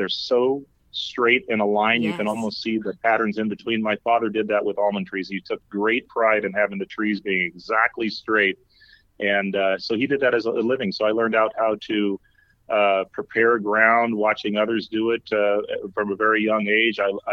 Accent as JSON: {"language": "English", "town": "Ripon", "region": "California", "country": "United States", "tie": "born or raised there", "said": "I'm third generation. I grew up in Ripon in San Joaquin County."}